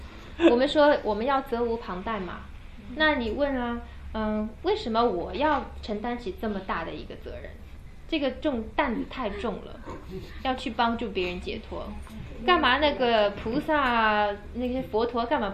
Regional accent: Shanghai, China; 觉得我们上海人叫老姐的

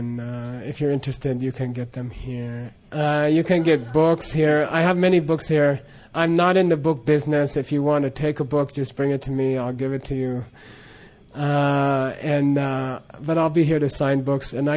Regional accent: United States; I grew up in America, a Judeo-Christian background

